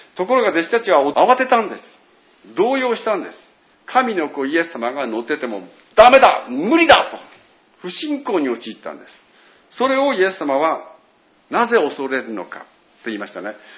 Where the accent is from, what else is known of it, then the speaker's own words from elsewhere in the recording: Iwate, Japan; 私の実家の岩手に帰ってですね、